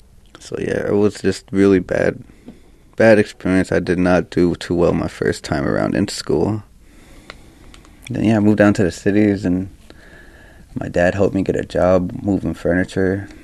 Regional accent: Fond du Lac, Minnesota, United States

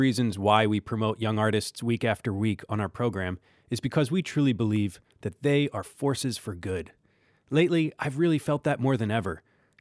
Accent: Philadelphia, Pennsylvania, United States; who's from the Philadelphia area, my hometown

